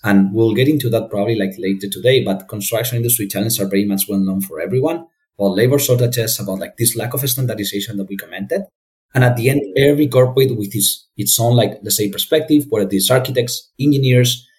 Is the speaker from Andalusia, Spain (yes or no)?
no; Madrid, Community of Madrid, Spain; English is a second language; also born or lived in Asia; So I decided to come back to Europe, to my home country, which by the way is Spain, today I'm connecting from Madrid, although I have been living in Asia for quite a few time.